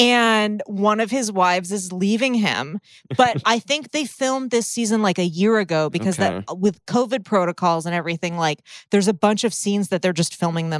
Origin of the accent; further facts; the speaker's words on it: United States; Because we're Americans.